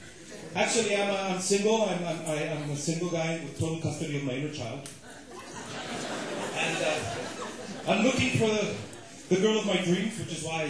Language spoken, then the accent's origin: English; Mexico; English is a second language; There are certain expressions I can only say in Spanish. In Spanish, you can express yourself because I'm from Mexico.